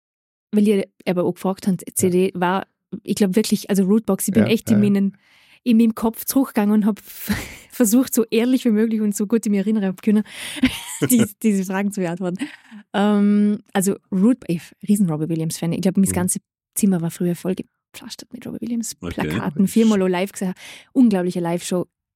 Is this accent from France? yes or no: no; northern Italy, Italy; weil ich bin komplett italienisch und deutsch, muss ich sagen. Ich bin in Norditalien ja aufgewachsen.